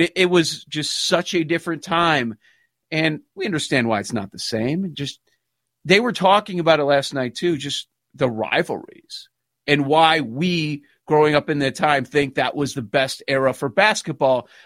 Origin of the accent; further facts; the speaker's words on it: Chicago, Illinois, United States; So we grew up in Chicago. Jordan's it. Jordan's everything.